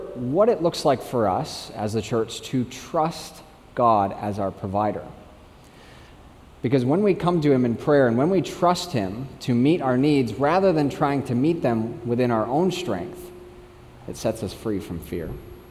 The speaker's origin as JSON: {"language": "English", "country": "United States", "accent": "American", "lives_now": "New Zealand", "said": "Now, you may have noticed from my accent that I'm from America."}